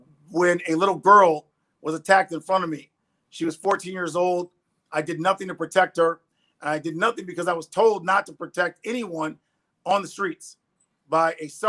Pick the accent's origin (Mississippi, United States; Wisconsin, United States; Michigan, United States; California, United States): Michigan, United States; Ann Arbor; so I'm from Ann Arbor, so my speech pattern is very bright, Dumbo-like